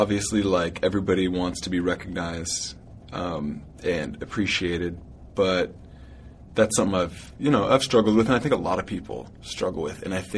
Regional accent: Montana, United States; Bet if I said I was from Alaska, people would be less surprised and less caught off guard than if I say I'm from Montana, judging from the reactions I've gotten my whole life.

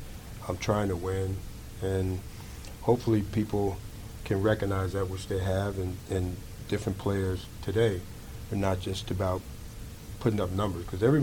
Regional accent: Chicago, Illinois, United States; moved away; Just the coming from where I came from Chicago, and going to Texas.

